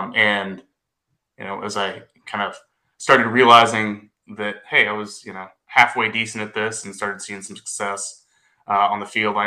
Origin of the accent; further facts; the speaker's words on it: Grapevine, Texas, United States; I'm from Grapevine, Texas, grew up in Grapevine.